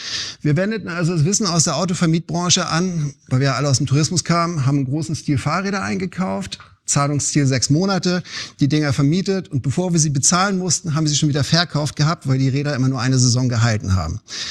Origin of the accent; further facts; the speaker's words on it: Northern Germany, Germany; Guten Abend oder moin moin München, wie man bei uns in Norddeutschland sagen würde.